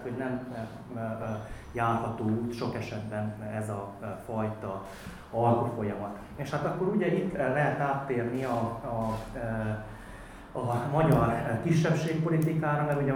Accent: Transylvania, Romania; Tehát hogy mondjuk nekem, mint erdélyi szereplőnek különböző kapcsolódási pontjai vannak

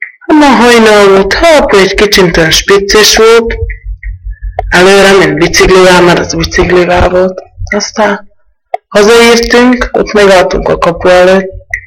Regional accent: Veľký Lég, Trnava Region, Slovakia; 25 éves, régen születtem. Itt is jártam iskolába, kiálltam meg 9 évet, aztán mentem Szerdahelyre

